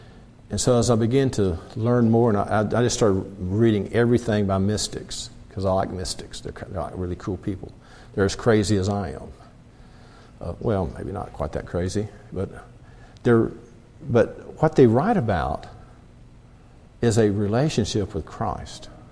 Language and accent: English; Florida, United States; Now, I grew up in Florida on the beaches, you know